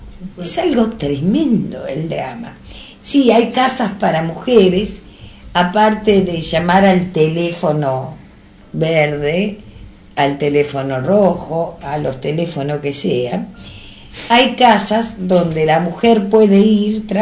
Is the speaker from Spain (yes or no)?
no; Argentina; moved away; Yo soy argentina.